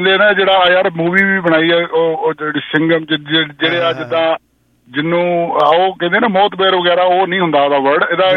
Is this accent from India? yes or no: yes; Delhi, India; also born or lived in Haryana; ਮੈਂ ਦਿੱਲੀ ਦਾ ਹਾਂ, ਉਹਦਾ ਪਿੱਛੋਂ ਹਰਿਆਣੇ ਦੇ ਹਾਂ